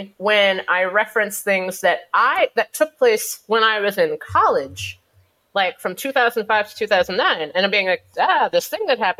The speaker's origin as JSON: {"language": "English", "town": "Cincinnati", "region": "Ohio", "country": "United States", "said": "I'm from Cincinnati, and it seems to me that, like, the further away Cincinnatians are from him being, like, a person that you would have anything"}